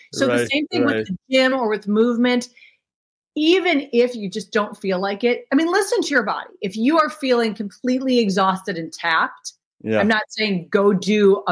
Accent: Minnesota, United States; No, you know, so I grew up in Minnesota, and my dad produced all the rock concerts that came to town.

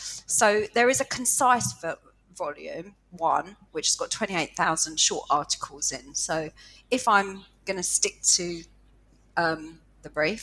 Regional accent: United Kingdom; being British, it's so much part of all of our history, our recent and not so recent history.

